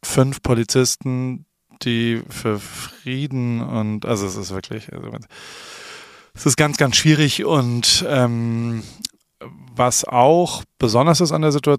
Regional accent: Germany; now in United States; Ich bin kein Amerikaner, ich bin Deutscher hier zu Gast, ich bin Alien, so ist mein Fachbegriff, auch ein Legal Alien.

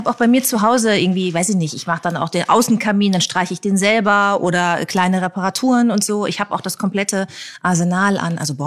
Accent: Bad Lippspringe, North Rhine-Westphalia, Germany; ich komme noch nicht mal aus Hamburg. Ich komme aus Ostwestfalen, da geht's schon mal los.

